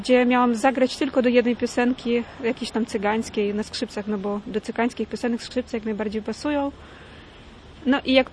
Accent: Truskavets, Lviv Oblast, Ukraine; moved away as an adult; now in Gdańsk, Poland; ja jestem skrzypaczką. Przyjechałam tutaj z Ukrainy, z miasteczka Truskawiec, to jest obwód lwowski, niedaleko Lwowa, 10 lat temu na studia muzyczne do Gdańska.

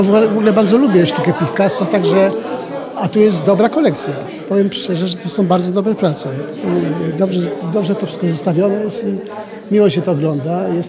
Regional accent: Wejherowo, Pomeranian Voivodeship, Poland; Tak, ja jestem z Wejherowa.

